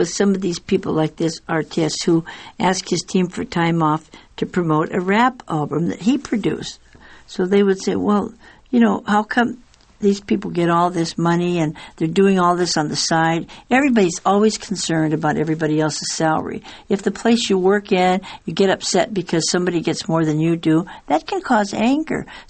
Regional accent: Washington, United States; and I'm from Washington State, and they were people I went to high school

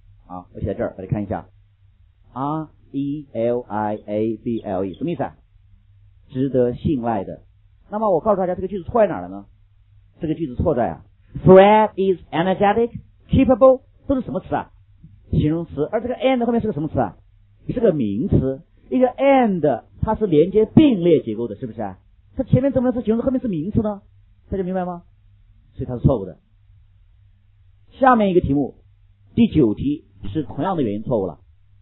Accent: China; 对于我们中国人来讲，有30%多的是肌肉已经很不错了

